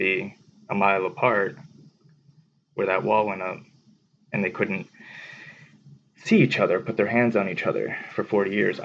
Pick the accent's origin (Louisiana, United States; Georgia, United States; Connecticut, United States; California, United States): Connecticut, United States; You see, I'm originally from Connecticut, New York metro area.